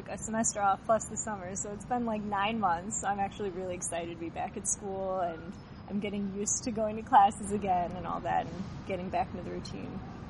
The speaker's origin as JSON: {"language": "English", "town": "Rockford", "region": "Illinois", "country": "United States", "said": "I'm from Rockford, Illinois"}